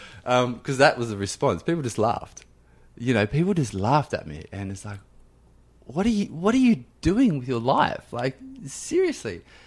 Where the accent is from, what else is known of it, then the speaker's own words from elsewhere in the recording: Bathurst, New South Wales, Australia; most kids growing up in Bathurst played sport, or they went down on the other side of the tracks, you know, so to speak, with just got up to mischief like most kids would. But so I grew up in a very sporty family.